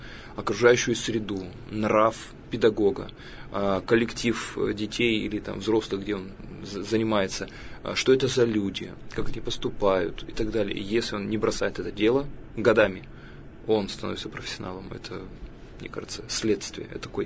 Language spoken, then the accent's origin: Russian; Russia; born there; я родился в России, в русскоязычной семье